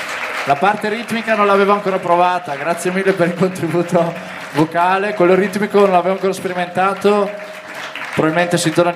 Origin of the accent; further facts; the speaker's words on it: Verona, Veneto, Italy; Io sono di Verona e queste realtà non ci sono